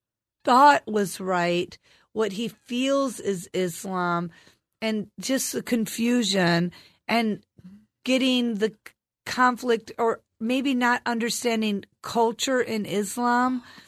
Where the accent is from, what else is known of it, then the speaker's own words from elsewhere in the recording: Michigan, United States; So I went to Chicago because I'm originally from Michigan.